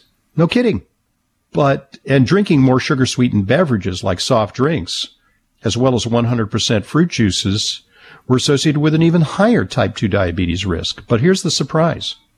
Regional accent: New York City, New York, United States; And in fact, in my hometown in New York City, there's a big campaign to get kids

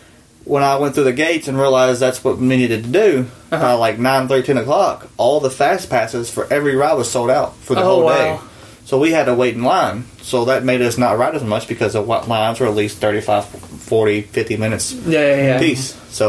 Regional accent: Shelbyville, Kentucky, United States; Like, I'm from Shelbyville, where's that at? It's close to Louisville.

